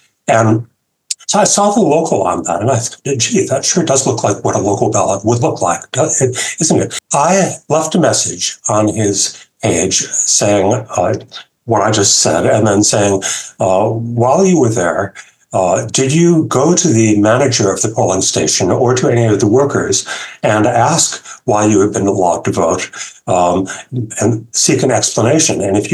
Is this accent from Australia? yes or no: yes; Australia; moved away as an adult; now in Washington, D.C., United States; I am not an American citizen. I am from Australia. I've only been here a few weeks.